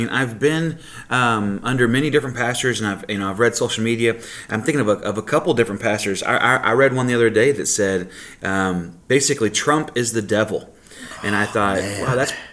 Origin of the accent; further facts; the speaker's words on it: Texas, United States; You know, I'm originally from Texas, but my Cowboys and stuff haven't done well for 20 years.